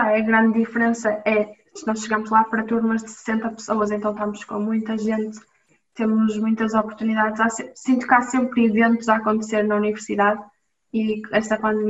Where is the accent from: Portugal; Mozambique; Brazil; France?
Portugal; Braga; eu sou de Braga, não é?